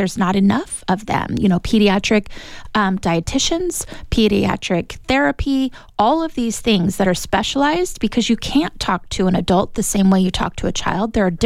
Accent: Tucson, Arizona, United States; moved away; I have to leave my hometown of Tucson and only one place in Phoenix, you know, and they didn't accept insurance. So we had to leave. We had to get out of Tucson, Arizona altogether

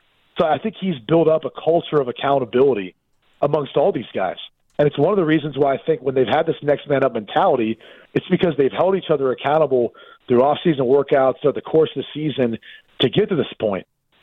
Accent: Columbus, Ohio, United States; I grew up in Columbus, so I understood that rivalry.

